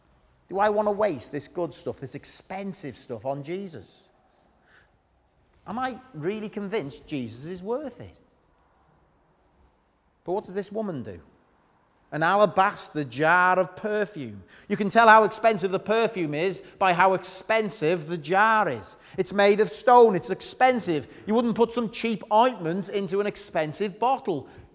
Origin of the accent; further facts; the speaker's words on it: United Kingdom; We're very polite, aren't we, as British people?